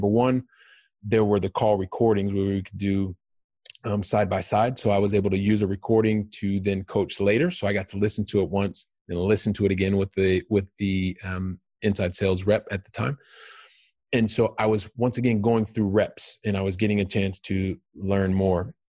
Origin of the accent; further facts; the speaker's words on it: Paris, Île-de-France, France; also born or lived in Montpellier / Cagliari; I was from Paris, and then I went down to Montpellier, which is on the coast. And then I was living in Sardinia in a town called Cagliari.